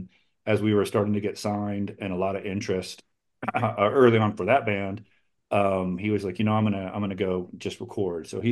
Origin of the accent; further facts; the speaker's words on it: Glasgow, Kentucky, United States; I grew up in Southern Kentucky, a small town called Glasgow. Very, very cool scene.